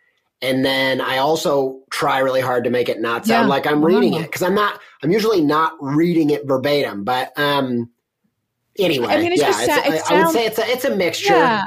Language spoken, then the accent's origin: English; Midwest, United States; I'm from the Midwest, come from a long line of food addicts and food lovers and whatever.